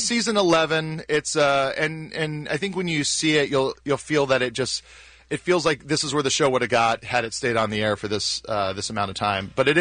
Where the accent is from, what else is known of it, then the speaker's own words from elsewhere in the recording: Hawaii, United States; when I was a kid growing up in Hawaii, I would have, like, there was no time to do that.